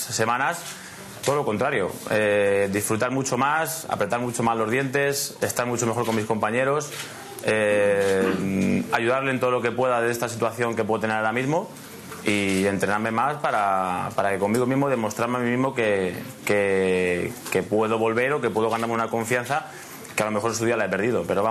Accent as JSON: {"language": "Spanish", "town": "Madrid", "region": "Community of Madrid", "country": "Spain", "said": "soy madrileño"}